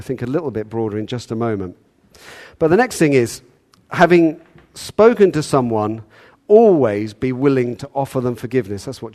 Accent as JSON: {"language": "English", "country": "United Kingdom", "said": "Because of my upbringing, because I'm British, because it doesn't happen very often"}